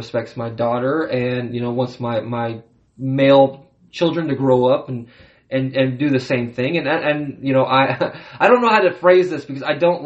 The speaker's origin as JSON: {"language": "English", "region": "California", "country": "United States", "said": "But I am from California, and I am a progressive person."}